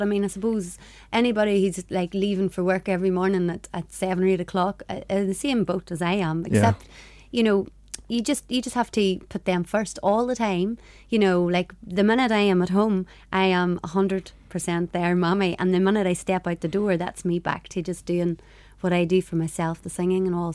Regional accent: Dungiven, Northern Ireland, United Kingdom; I'm from Dungiven, and like lots of the boys and girls that I grew up with there at school

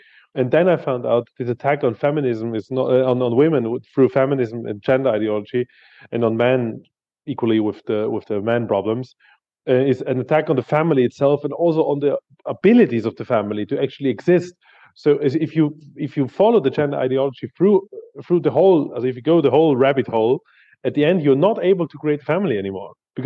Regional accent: Austria; I saw Islam spreading in my home country and being very aggressive towards us. I knew my own history of Austria's history

